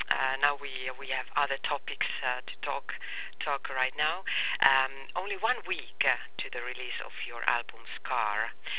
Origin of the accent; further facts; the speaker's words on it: Finland; English is a second language; Yeah, I'm from Finland too